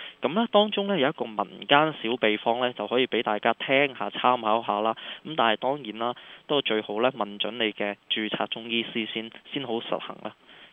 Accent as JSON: {"language": "Cantonese", "country": "China", "said": "我哋中國人好鍾意用嘅呢就叫做薏米啦。"}